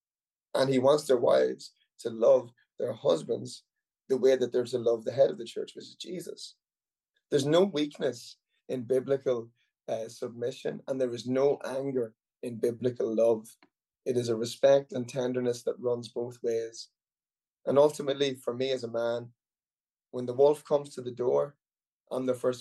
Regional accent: Ireland; You have to remember, I'm an Irishman, I'm rowdy

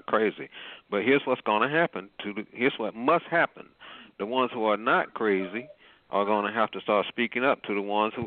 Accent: Wadesboro, North Carolina, United States; Maybe it's because I'm from Wadesboro.

